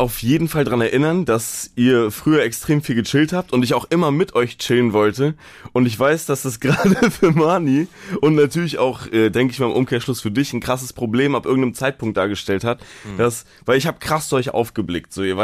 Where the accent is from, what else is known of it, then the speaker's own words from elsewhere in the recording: Berlin, Germany; Ich bin in Zehlendorf groß geworden mit meinen zwei Geschwistern.